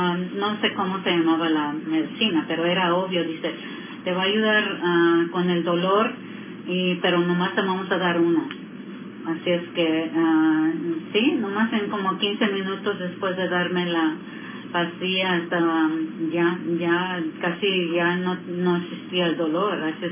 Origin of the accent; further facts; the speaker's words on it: Washington, United States; born there; soy nacida aquí en el Valle de Yakima. Mis padres fueron trabajadores del campo.